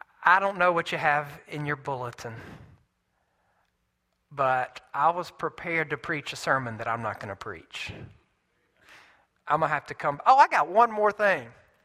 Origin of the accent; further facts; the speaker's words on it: Mississippi, United States; I'm from Mississippi. We don't do Italian very well.